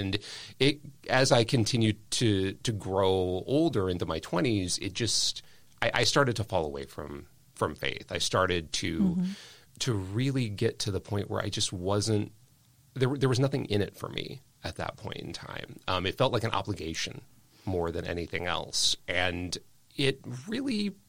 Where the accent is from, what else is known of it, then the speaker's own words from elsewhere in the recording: Peoria, Illinois, United States; also born or lived in Davenport, United States; So I was born in Davenport, Iowa. My dad was a lifelong engineer at Caterpillar. He moved us to Peoria, Illinois in 1987